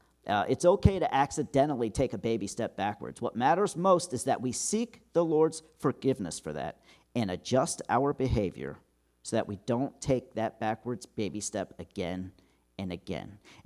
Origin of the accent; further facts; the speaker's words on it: Silver Spring, Maryland, United States; now in Delaware, United States; My hometown is Silver Spring, Maryland. My cell phone still has a Maryland area code, and my phone number prefix is still associated with Montgomery County, Maryland. So even though I've lived in Delaware for over 6 years